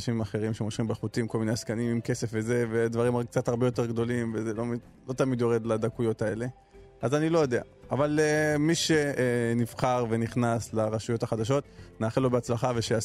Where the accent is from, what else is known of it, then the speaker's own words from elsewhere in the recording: Ashdod, Southern District, Israel; אתה מרמלה, אצלנו, אני מאשדוד, לנו נשאר אותו ראש עיר.